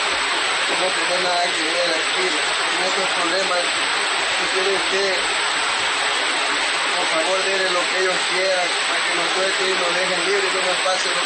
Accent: Ecuador; Nosotros simplemente somos ciudadanos del Ecuador, no tenemos nada que ver en este problema.

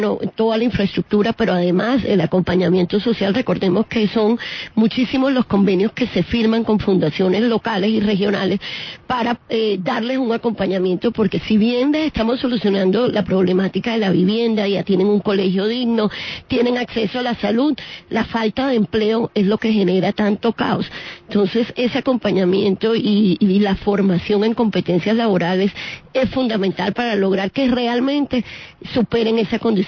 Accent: Atlántico, Colombia; Entra a mi tierra, entra al Atlántico.

